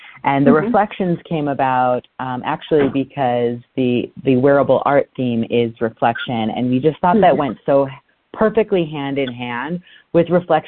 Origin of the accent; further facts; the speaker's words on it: Detroit, Michigan, United States; as I grew up in Detroit, Michigan, I was a competition kid all throughout high school